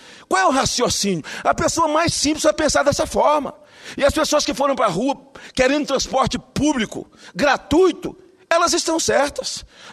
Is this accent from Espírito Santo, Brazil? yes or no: yes; Espírito Santo, Brazil; De falar do meu estado. Porque um estado que tem tanto dinheiro para dar para empresário, porque é o paraíso dos incentivos fiscais. É o Espírito Santo.